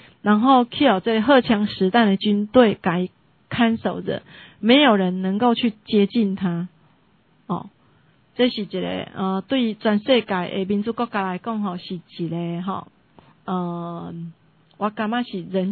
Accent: Taiwan; 我们台湾人

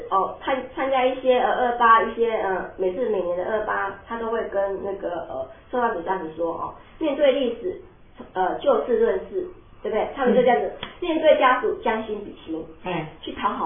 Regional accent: Taiwan

